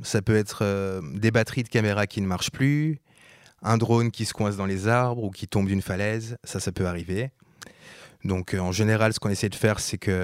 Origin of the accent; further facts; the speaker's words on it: Switzerland; now in France; Je suis pas français à la base, je suis suisse.